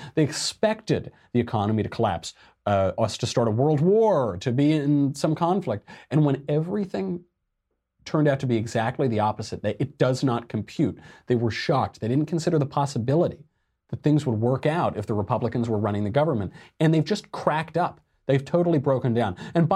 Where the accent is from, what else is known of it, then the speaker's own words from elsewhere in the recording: Arizona, United States; those troglodyte knuckle draggers in my home state of Arizona.